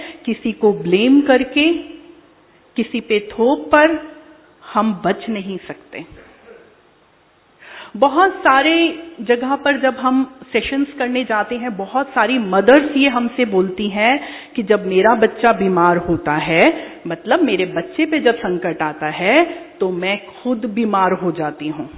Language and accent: Hindi; Delhi, India; मैं अपने दिल्ली से मैं आई हूं, A3 पश्चिम बिहार सेंटर से मैं जुड़ी हुई हूं